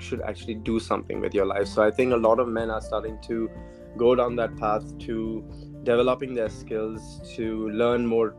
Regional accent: India; the politics that come with being an Indian man living in a multicultural environment, which is predominantly surrounded by the Western culture.

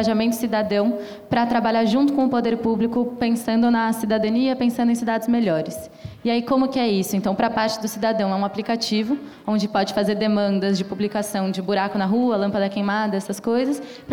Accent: São Paulo, Brazil; Sou daqui de São Paulo

